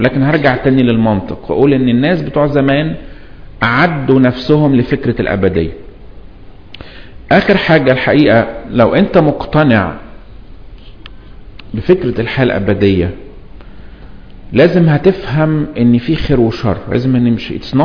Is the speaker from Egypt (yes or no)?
yes; Egypt; عشان كده تلاقي احنا كناس مصريين لما نروح الاهرامات نفهم ان ده قبر